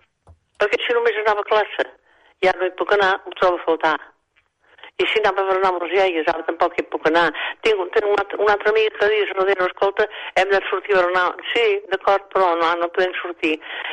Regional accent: Olot, Catalonia, Spain; Com que jo soc d'Olot, vaig anar a la residència

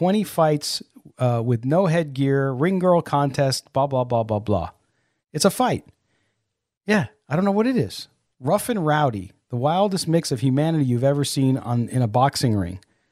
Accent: San Diego, California, United States; Because when I was growing up in San Diego, one of our neighbors was Ed White, the former offensive lineman for the Chargers and the Vikings.

